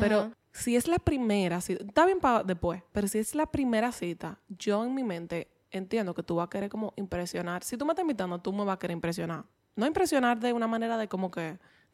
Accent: Santiago, Dominican Republic; Es funny porque yo soy de aquí, de Santiago.

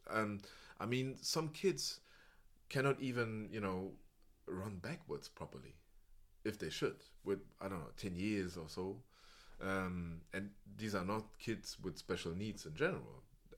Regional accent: Spandau, Berlin, Germany; English is a second language; I was raised in Spandau, and it was like an elite school.

